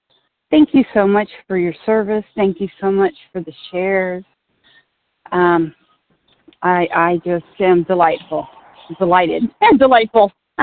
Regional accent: California, United States; I am from Northern California, and I am just delighted to be part of this meeting.

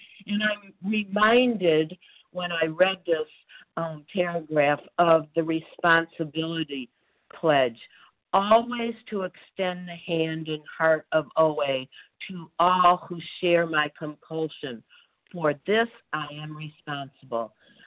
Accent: Michigan, United States; from Northern Michigan.

